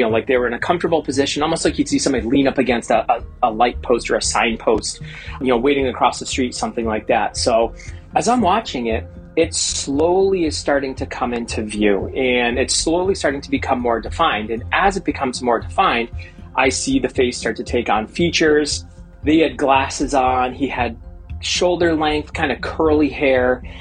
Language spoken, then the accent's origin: English; New Hampshire, United States; So growing up in New Hampshire, for those of you who haven't ever been here in the summer, it gets really hot and very humid during the day.